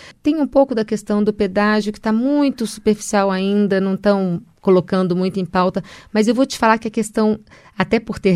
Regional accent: Brazil; É o país que a gente vive, é o país que a gente ama e é o país que a gente quer estar. Então, nós somos brasileiros

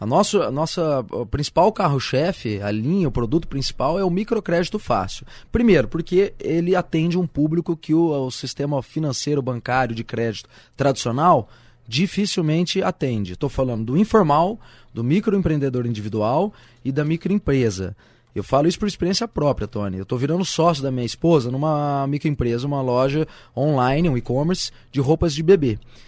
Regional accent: Brazil; Como bom brasileiro, a gente não desiste, né

